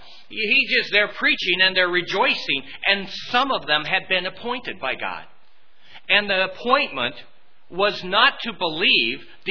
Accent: Colorado, United States; also born or lived in California; I come from from Colorado. I end up in California.

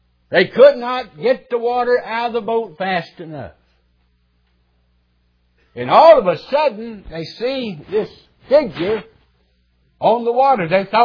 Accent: United States; thank God that I am an American. Live in the good old USA.

